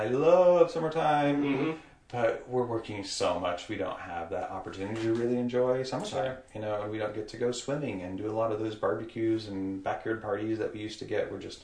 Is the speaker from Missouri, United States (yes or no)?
yes; Trenton, Missouri, United States; moved away as an adult; Trenton, Missouri.